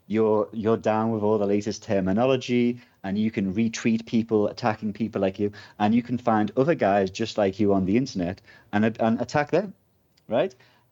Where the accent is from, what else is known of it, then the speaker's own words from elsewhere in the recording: Canada; firstly, I'm not American, I'm Canadian, so that's some points.